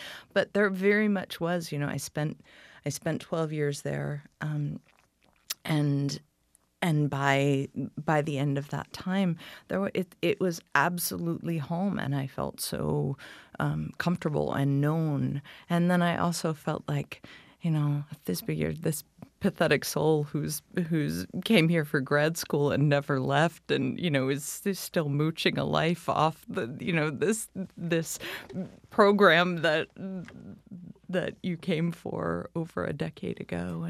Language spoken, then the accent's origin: English; New York City, New York, United States; I grew up in New York City, and when I got to Iowa City for grad school